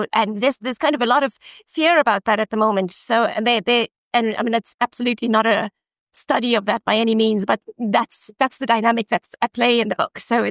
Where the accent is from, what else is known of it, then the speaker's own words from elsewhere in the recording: Galway, Connacht, Ireland; it's very similar to my hometown of Galway.